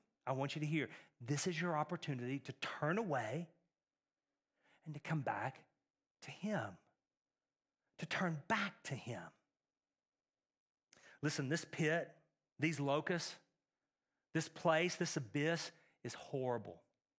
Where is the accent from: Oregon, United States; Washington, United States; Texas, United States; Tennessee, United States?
Texas, United States; Growing up in Texas, I know scorpions.